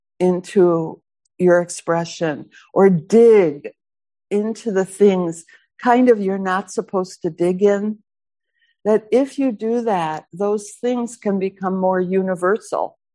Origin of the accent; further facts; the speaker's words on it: United States; So how does that apply to me as an American, as a woman, as a Jew, as a mother?